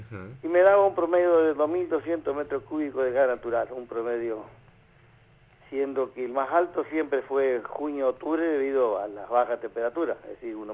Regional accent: Argentina; Porque en realidad todos somos argentinos.

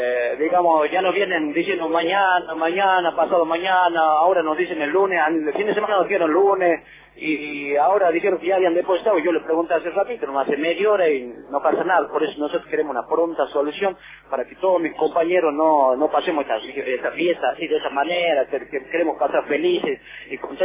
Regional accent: El Cóndor, Jujuy, Argentina; No, yo soy del Cóndor

